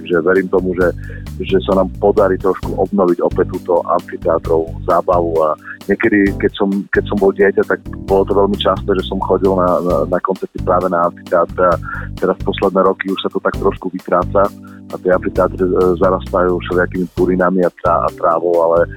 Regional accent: eastern Slovakia, Slovakia; napriek tomu, že som z východu

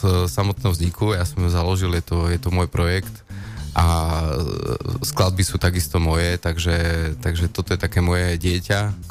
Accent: Košice, Košice Region, Slovakia; a ja som z Košic

